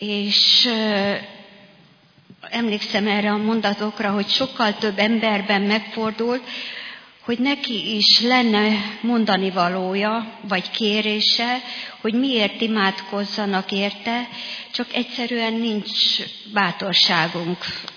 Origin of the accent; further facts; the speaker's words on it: Rakamaz, Szabolcs-Szatmár-Bereg, Hungary; Anyukám 16 éve beköltözött Rakamazról, mert onnan származom én is